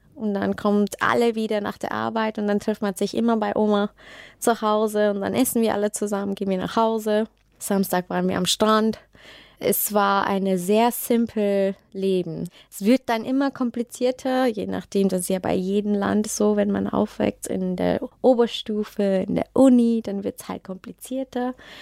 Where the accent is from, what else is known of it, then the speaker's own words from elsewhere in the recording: Singapore; ich war 10, fast 11 Jahre nicht mehr da. Ich habe meine Kindheit geliebt in Singapur.